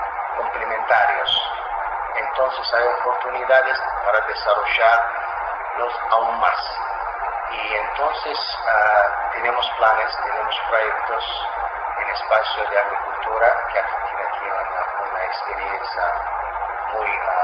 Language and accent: Spanish; Azerbaijan; Spanish is a second language; tenemos una herencia de polo en mi país